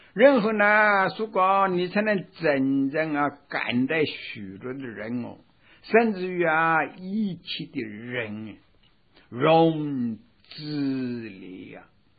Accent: China; 我们中国人啊，一两句话了

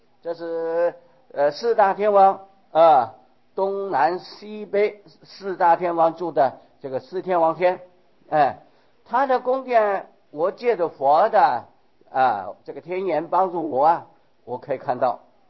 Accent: Taiwan; 例如说，我们是台湾的地方的人，就称为台湾人。

